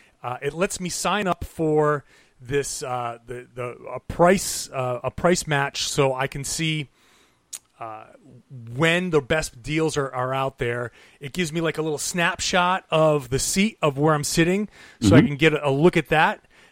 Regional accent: Pawtucket, Rhode Island, United States; I was born and raised in Pawtucket, Rhode Island, which is right on the Massachusetts border, like 30 miles from Boston. Went to school in Boston. I'm a Boston guy.

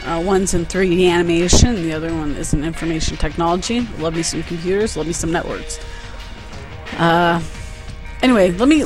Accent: California, United States; also born or lived in Van Nuys; now in Alamogordo, United States; I was born in California, Van Nuys. Lived in Ventura County for 13 years and then moved out here to Alamogordo.

